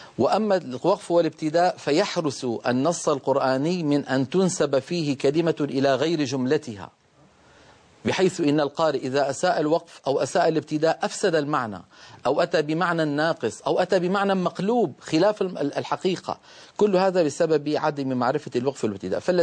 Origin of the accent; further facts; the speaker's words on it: Damascus, Damascus Governorate, Syria; فإن أسانيدنا في بلاد الشام وأنا من دمشق